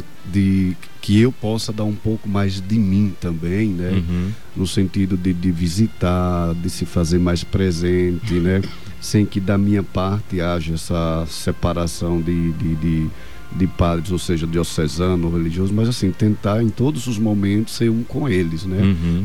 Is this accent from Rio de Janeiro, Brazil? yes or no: no; Porto da Folha, Sergipe, Brazil; E fui ordenado lá na minha cidade de Natal, que é Porto da Folha, em Sergipe.